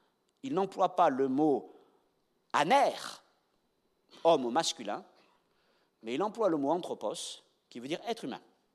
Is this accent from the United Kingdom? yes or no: no; France; Notre réflexe premier en tant que Français, c'est de dire ce qui ne va pas.